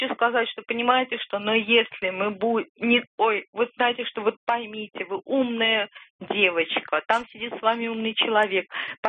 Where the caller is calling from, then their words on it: Moscow Oblast, Russia; Я звоню из Подмосковья.